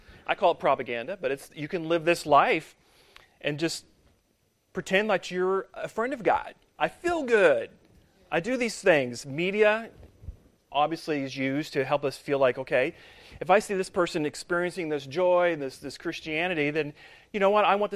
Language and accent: English; Kansas City, Missouri, United States; I'm from Missouri originally. A lot of us are kind of, you know, transports in here.